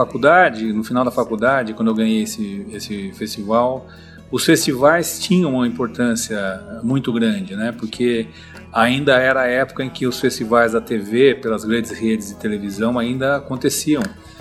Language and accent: Portuguese; Avaré, São Paulo, Brazil; um festival que foi criado na minha terra natal, em Avaré.